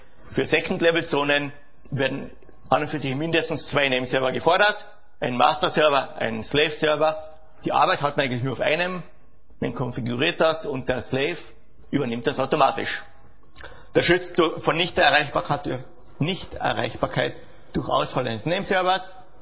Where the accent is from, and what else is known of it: Austria